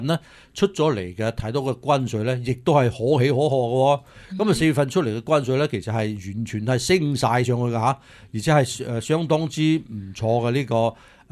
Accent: China; 搞到我哋中国人自己去整中国人吓。

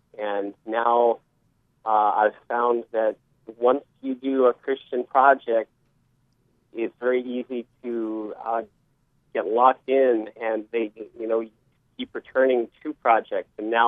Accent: California, United States; also born or lived in Hawaii; my younger years were spent in Southern California and Hawaii, actually. I lived in Hawaii until I was four, and then we moved to Southern California.

